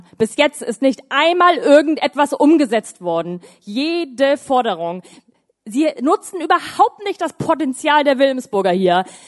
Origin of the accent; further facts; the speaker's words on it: Georgswerder, Hamburg, Germany; ich komme aus Georgswerda